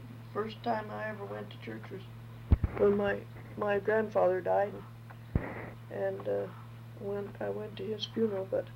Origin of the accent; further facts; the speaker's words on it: Green River, Wyoming, United States; also born or lived in Colorado; I was born in Green River, Wyoming, yes. January 20th, 1918. I've lived here nearly all my life.